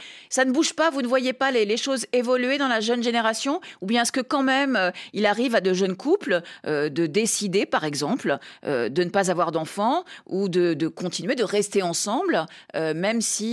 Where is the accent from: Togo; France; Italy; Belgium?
Togo; à Lomé, c'est un problème général en Afrique et particulièrement chez moi au Togo.